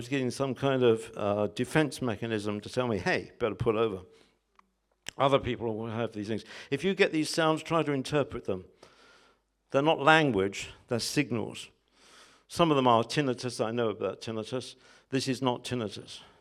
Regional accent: United Kingdom; That's because we're British.

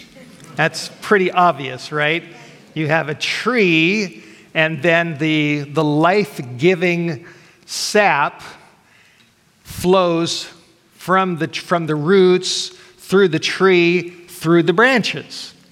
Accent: Los Angeles, California, United States; moved away as an adult; now in Idaho, United States; I grew up in Los Angeles, where things are very different from North Idaho. I've been in Idaho with my family now for about 14 years

